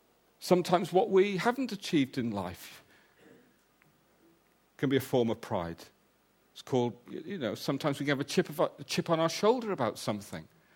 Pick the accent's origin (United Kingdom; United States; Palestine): United Kingdom; Wales; And sometimes I think as Welsh people, we kick ourselves in the foot.